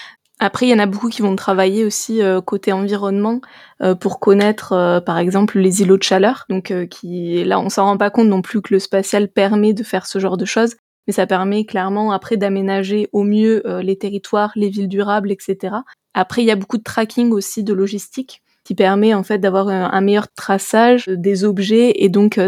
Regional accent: Toulouse, Occitanie, France; Je suis originaire de Toulouse à la base.

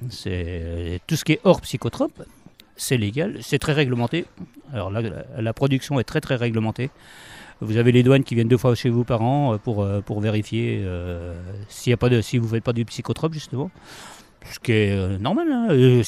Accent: France; bon, je suis Français

